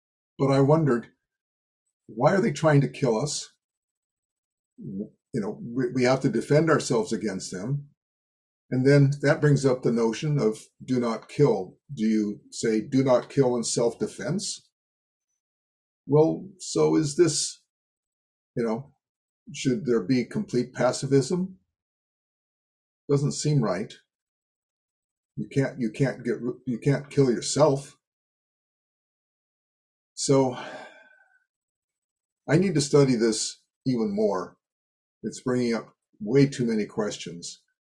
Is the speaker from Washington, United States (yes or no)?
yes; Seattle, Washington, United States; And that's what I was educated with and learned to deal with growing up in Seattle, was this feeling of constant threat from overseas.